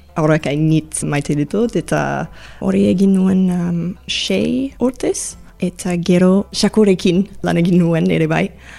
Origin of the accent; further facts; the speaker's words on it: Toronto, Ontario, Canada; Basque is a second language; moved away as an adult; now in Bayonne, France; Eta okina naiz, hemen Baionan. Eta bai. Toronton sortu nintzen. Toronto, Kanadako hiri handiena da. Handia da. 3 milioi biztanle badira, beraz niretzat Euskal Herrira etorri pixkat bitxia izan zen, bai, lehenago. Orain normala da.